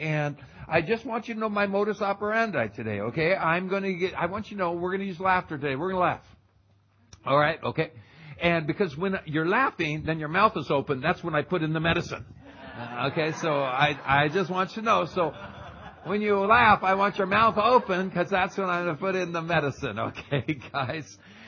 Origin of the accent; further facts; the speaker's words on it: Phoenix, Arizona, United States; I am from Phoenix, Arizona. All right, we're in the southwest corner of the United States. We're the dry places.